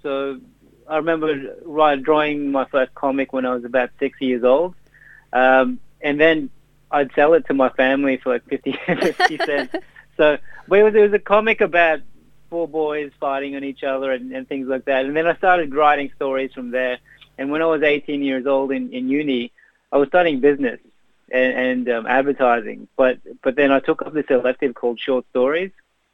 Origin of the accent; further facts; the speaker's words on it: Philippines; my Filipino upbringing rubs off on a lot of my work, and especially the humor. For example, I grew up in the Philippines